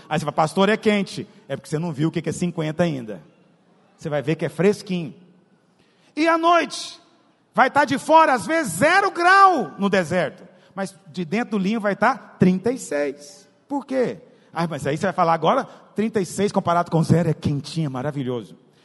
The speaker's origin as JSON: {"language": "Portuguese", "region": "Goiás", "country": "Brazil", "said": "Eu sou goiano, não estou acostumado com isso."}